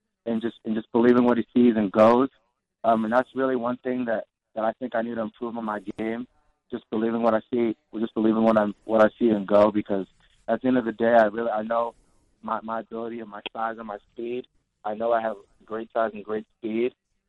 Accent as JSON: {"language": "English", "town": "Grafton", "country": "United States", "tie": "born or raised there", "also_born_or_lived": "London, United Kingdom", "said": "I moved actually to my hometown, which I call my hometown now, Grafton, in the middle of 6th grade. I went to Grafton High School"}